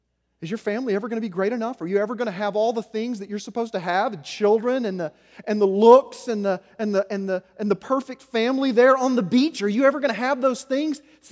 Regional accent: United States; I'm an American. I'm free. I'm free. This is the land of the free, right?

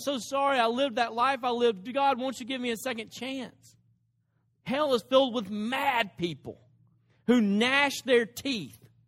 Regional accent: Dresden, Tennessee, United States; I grew up in Dresden, Tennessee. My dad's a truck driver.

